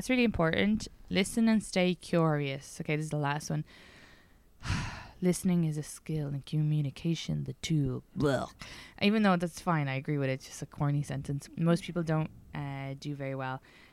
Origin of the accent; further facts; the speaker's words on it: Ireland; Obviously just being Irish and nice.